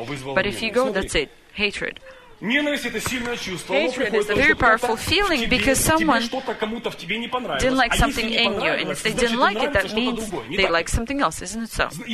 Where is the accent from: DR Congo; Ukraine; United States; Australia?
Ukraine; I'm from Ukraine. Don't worry, I can speak that language.